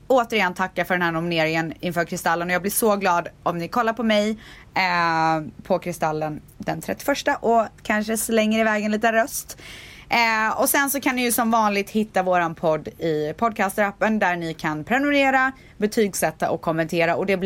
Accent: Viskafors, Västra Götaland County, Sweden; När jag satt i mitt flickrum hemma i Viskafors utanför Borås

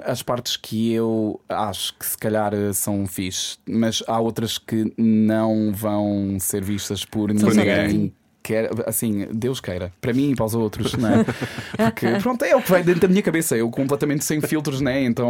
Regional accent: Portugal; also born or lived in São Paulo, Brazil; Eu já estou cá desde os 4 anos de idade.

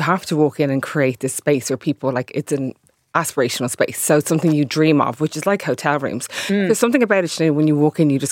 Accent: Ireland; I'm Irish

